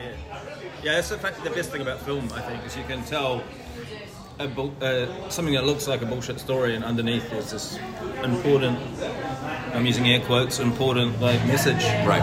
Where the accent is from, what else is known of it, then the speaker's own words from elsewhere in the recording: New Zealand; I'm a Kiwi, and there's funding at home